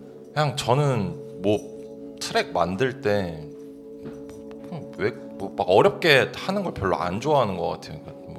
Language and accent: Korean; South Korea; 전 대한민국 사람이니까.